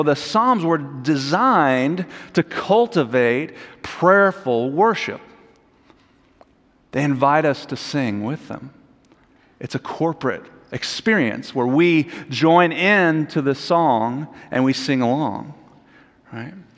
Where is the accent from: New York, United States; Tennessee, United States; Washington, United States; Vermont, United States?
Tennessee, United States; I'm from the South. I'm from Tennessee, as Jeff said.